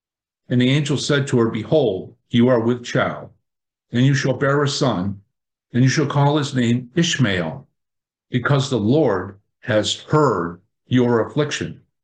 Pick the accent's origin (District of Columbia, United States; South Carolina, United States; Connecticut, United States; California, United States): Connecticut, United States; many of you know that we're from Connecticut originally, our move from our Connecticut home that we owned to a West Haven apartment was a trial that taught us submission.